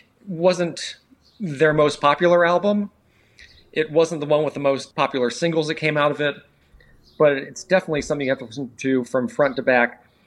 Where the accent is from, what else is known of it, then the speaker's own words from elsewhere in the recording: Canton, Ohio, United States; Yeah, so I was like growing up in Canton, Ohio, but going up to Akron, Ohio, like every single night